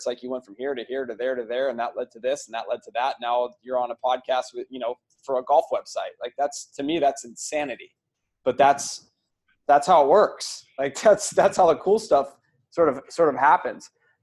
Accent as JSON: {"language": "English", "town": "Seattle", "region": "Washington", "country": "United States", "tie": "born or raised there", "said": "I'm from Seattle and I grew up at Rainier Country Club, but we used to go out to Jefferson Park quite a bit."}